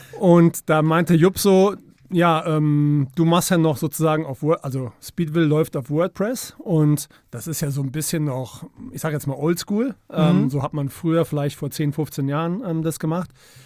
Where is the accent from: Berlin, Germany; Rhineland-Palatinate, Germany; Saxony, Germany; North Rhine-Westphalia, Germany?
Rhineland-Palatinate, Germany; Prüm; born there; also born or lived in Munich; now in Eifel, Germany; Ich bin gebürtiger Eifelaner, Prüm.